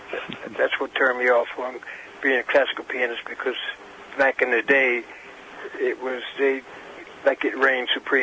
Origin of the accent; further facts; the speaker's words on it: Long Branch, New Jersey, United States; born there; I was born in Long Branch, mm-hmm. down in Jersey Shore.